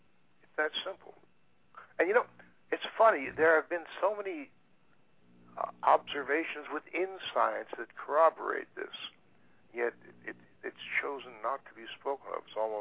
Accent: Philadelphia, Pennsylvania, United States; For me, but growing up in South Philadelphia, it was like, you know, the absolute opposite of cause and effect.

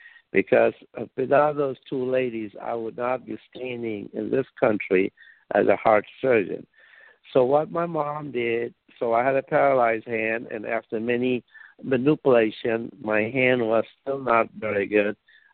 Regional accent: India; Well, I was born in India in 1944. So that was a British India.

